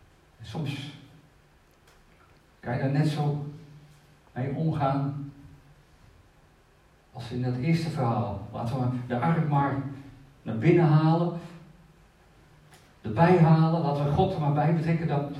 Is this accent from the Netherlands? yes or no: yes; Netherlands; Daar hebben wij als Nederlanders nog wel eens moeite mee.